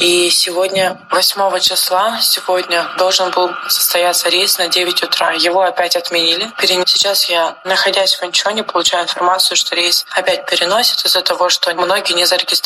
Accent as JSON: {"language": "Russian", "town": "Krasnoyarsk", "region": "Krasnoyarsk Krai", "country": "Russia", "tie": "born or raised there", "said": "Мой родной город Красноярск."}